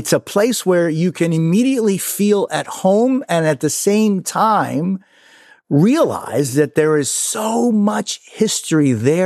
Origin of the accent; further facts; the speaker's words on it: Madrid, Community of Madrid, Spain; I grew up in Madrid